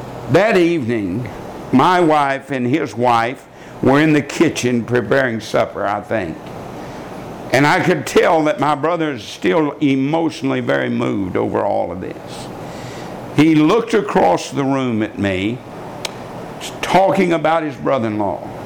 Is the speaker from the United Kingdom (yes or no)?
no; Borger, Texas, United States; we want you to come to Borger. That's my hometown, about 50 miles from Amarillo.